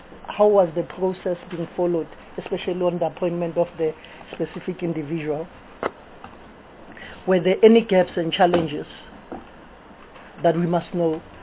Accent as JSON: {"language": "English", "town": "Johannesburg", "region": "Gauteng", "country": "South Africa", "said": "I'm from Johannesburg"}